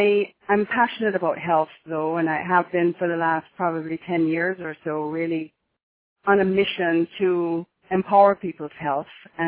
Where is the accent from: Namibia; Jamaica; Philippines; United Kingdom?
Jamaica; moved away as an adult; now in Encinitas, United States; I live in Southern California in Encinitas, California. I'm originally from Jamaica. My family and husband and two kids moved here in 1999, and I've made my home here in San Diego since then.